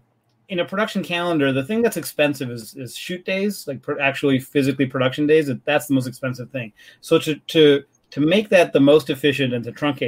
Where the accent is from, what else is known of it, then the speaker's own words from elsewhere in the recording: Chicago, Illinois, United States; My parents are from Bangalore and Mysore, South Indian. And I mean, I grew up in Chicago. I didn't grow up around the film industry.